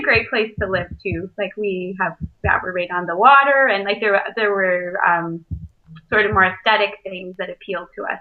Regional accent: Brampton, Ontario, Canada; also born or lived in Kingston, Canada / Toronto, Canada; I grew up in Brampton, you know, went to Kingston to do my undergrad, lived in Toronto, was at CCNM.

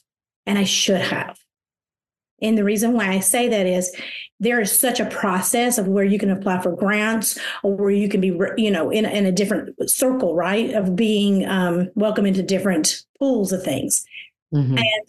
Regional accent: South Carolina, United States; And we found out that we got orders to South Carolina. This is my home state.

